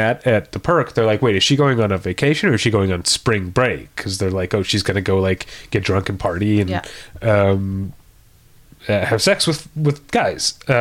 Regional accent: Missouri, United States; about the fact that I was from Missouri, you know.

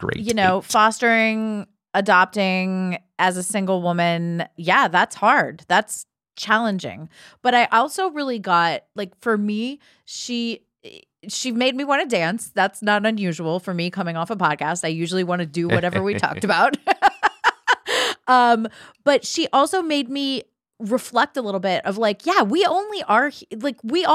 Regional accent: Ohio, United States; now in Los Angeles, United States; the fact that we're in Los Angeles and I grew up in Ohio, and even though I was going to dance in the summers, I was studying in New York City

